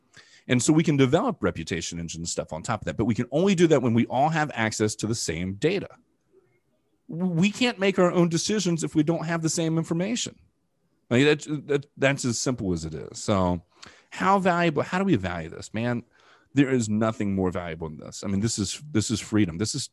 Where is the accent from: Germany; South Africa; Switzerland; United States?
United States; the South; especially being an American, especially being a Southerner, I think Southerners have a weird predisposition for freedom, too.